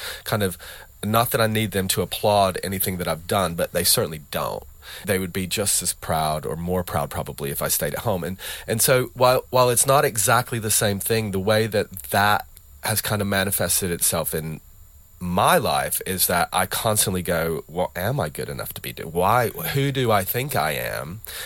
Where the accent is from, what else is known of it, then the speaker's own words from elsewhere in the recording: Tennessee, United States; moved away as an adult; also born or lived in New York; now in London, United Kingdom; I'm from Tennessee. I obviously live a long way from home and have since I was 18, you know, went to New York and then moved to London.